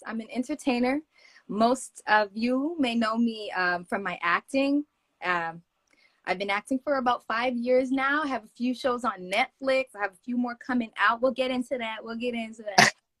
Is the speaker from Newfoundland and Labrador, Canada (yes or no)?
no; Toronto, Ontario, Canada; I'm from Toronto. I'm a Scarborough girl, born and raised, you know, that's my thing.